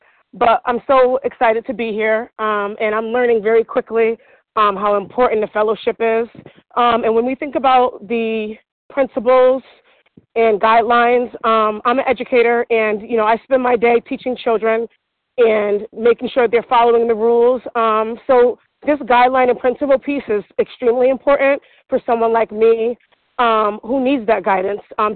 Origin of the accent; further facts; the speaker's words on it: Connecticut, United States; I'm from Connecticut.